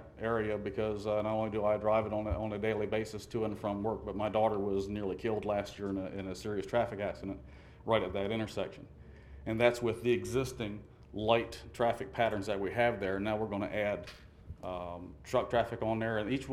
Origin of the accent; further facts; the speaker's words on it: Delaware, United States; moved away as an adult; also born or lived in Georgetown; I was born and raised in Sussex County and left as a young adult to join the service and spent 22 years on active duty.